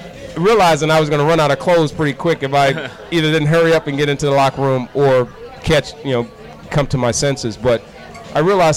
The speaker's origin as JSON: {"language": "English", "region": "Michigan", "country": "United States", "tie": "born or raised there", "also_born_or_lived": "Virginia", "said": "I was born and raised in Virginia, but I grew up in Michigan."}